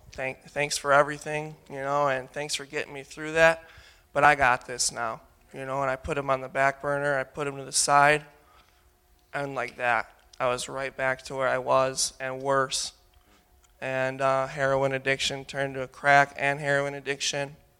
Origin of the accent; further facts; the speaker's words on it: Milwaukee, Wisconsin, United States; I'm 22 years old. I'm from Milwaukee, Wisconsin.